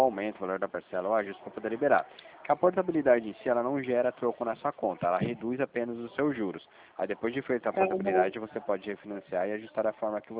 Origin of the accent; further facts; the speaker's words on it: São José dos Campos, São Paulo, Brazil; Não, não sou de Teodoro, sou de São José dos Campos, né?